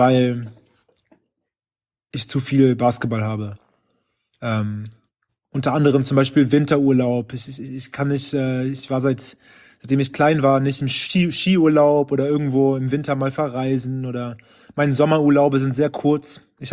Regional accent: Berlin, Germany; born or raised there

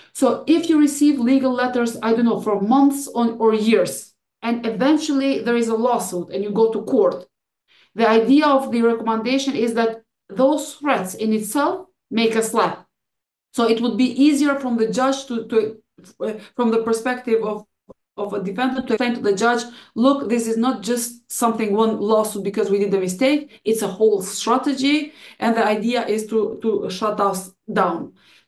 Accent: Kosovo; English is a second language; I am from Kosovo, so I just give an example from a very small country.

